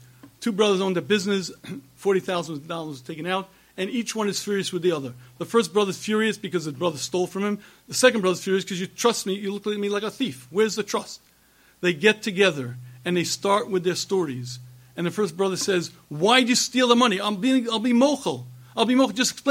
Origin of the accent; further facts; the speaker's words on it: United States; When I grew up in America, anti-Semitism didn't exist.